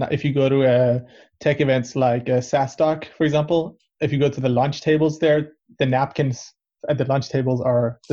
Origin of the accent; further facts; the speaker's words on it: Copenhagen, Capital Region of Denmark, Denmark; born there; English is a second language; So I am Persian, as I mentioned, but have a bit of a international background. I was born in Copenhagen, actually. I was actually to an Iranian family who immigrated here.